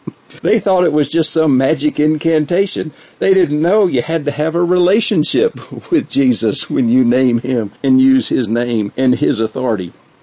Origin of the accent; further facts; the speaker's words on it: United States; accent: American; she just can't understand me because I'm an American.